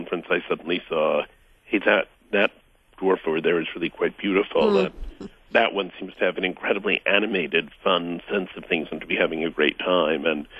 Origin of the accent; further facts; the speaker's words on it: New York, United States; So I have an identity as a New Yorker, as an American citizen, as a person who's 49 years old.